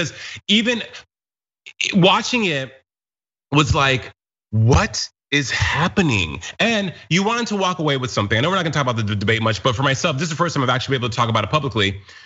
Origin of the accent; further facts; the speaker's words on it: Albuquerque, New Mexico, United States; now in Miami, United States; where I'm from Albuquerque, New Mexico, there it's cold, it's brisk, it's chilly, it's sweater weather.